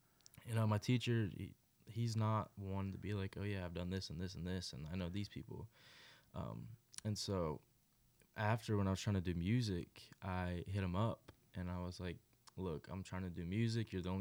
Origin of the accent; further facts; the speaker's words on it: Georgia, United States; I mean, I'm glad I'm from Georgia.